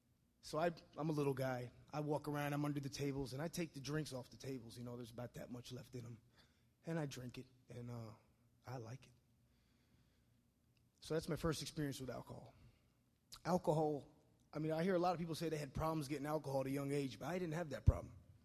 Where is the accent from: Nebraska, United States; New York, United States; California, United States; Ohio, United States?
New York, United States; Brooklyn; I'm from Brooklyn, New York. It's a little city. You might have heard of it. I'm Italian.